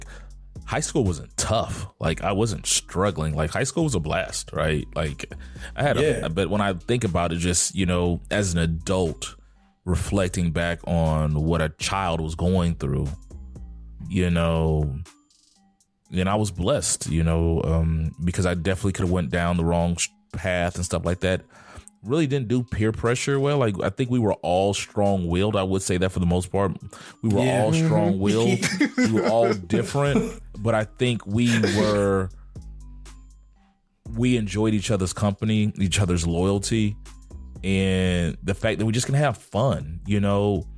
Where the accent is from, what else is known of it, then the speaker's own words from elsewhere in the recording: Mobile, Alabama, United States; We were teenagers growing up in Mobile, Alabama in the 90s, you know?